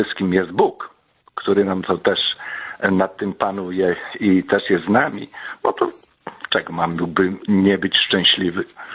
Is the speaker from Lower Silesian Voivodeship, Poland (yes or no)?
no; Kraśnik, Lublin Voivodeship, Poland; Pochodzę z Kraśnika Fabrycznego